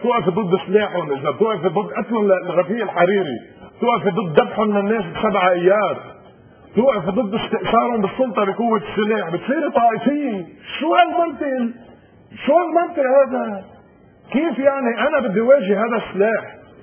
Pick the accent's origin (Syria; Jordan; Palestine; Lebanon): Lebanon; انا كلبناني كمواطن لبناني